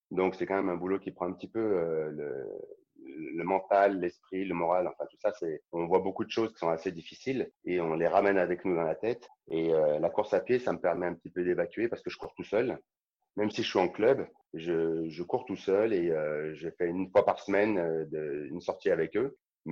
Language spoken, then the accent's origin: French; Saint-Étienne, Auvergne-Rhône-Alpes, France; Je suis stéphanois, mais je suis pas fan de foot.